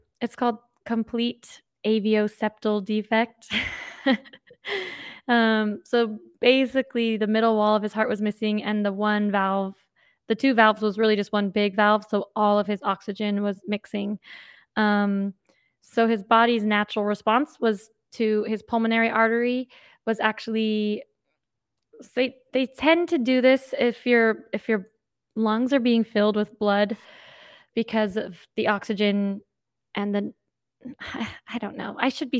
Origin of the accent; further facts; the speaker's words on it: Arizona, United States; I am 30 years old, born and raised in Arizona, a bunch of different little towns in Arizona, but it's a small town.